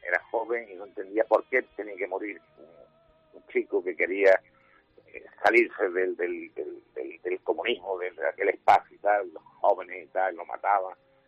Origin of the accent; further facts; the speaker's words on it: Torre del Mar, Andalusia, Spain; vino a descubrir también la lucha por que mi pueblo, como tú decías, la independencia de Torre del Mar